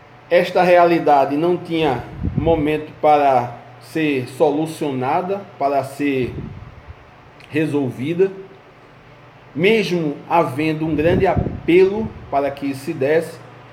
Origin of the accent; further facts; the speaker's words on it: Northeast Region, Brazil; como muçulmano, como brasileiro, como nordestino, como afrodescendente